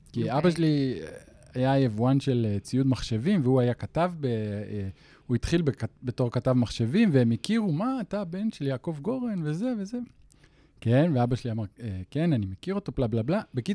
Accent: Ra'anana, Central District, Israel; אני יליד רעננה, גרתי אז ברעננה

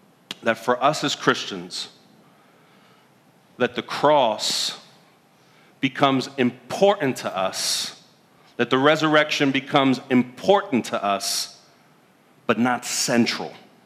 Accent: New York, United States; See, I'm a New Yorker, but I'm not a diehard New York sports fan.

